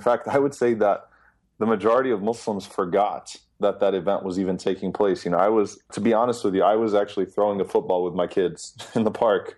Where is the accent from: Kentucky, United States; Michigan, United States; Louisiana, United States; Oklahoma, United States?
Louisiana, United States; New Orleans; I'm born and raised in America. I've never known any other country. I've never lived in another country. I have lived in another country, but I've never had a passport outside of this country. And we've had incidents. I'm from New Orleans.